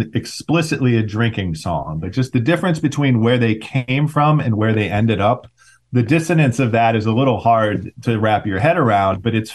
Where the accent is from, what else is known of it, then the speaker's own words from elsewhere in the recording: Ohio, United States; I grew up mostly in Ohio.